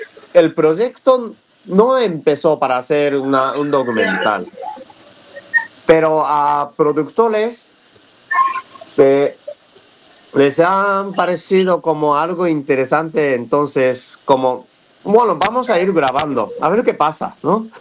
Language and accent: Spanish; Japan; Spanish is a second language; now in Spain; quien dice como nuestra mano, de mano de japoneses, que son bastante finas